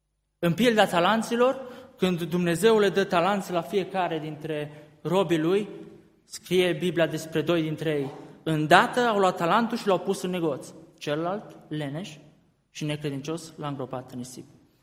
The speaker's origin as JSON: {"language": "Romanian", "town": "Arad", "region": "Arad County", "country": "Romania", "tie": "born there", "said": "de ce m-am născut în Arad și nu m-am născut în Cluj, de exemplu?"}